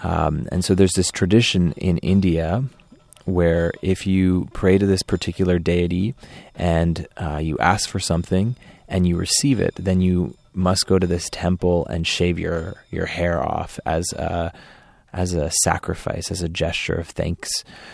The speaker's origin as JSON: {"language": "English", "town": "Edmonton", "region": "Alberta", "country": "Canada", "tie": "born or raised there", "lives_now": "Toronto, Canada", "said": "I grew up in Edmonton, Alberta. My parents immigrated there in the 70s from India."}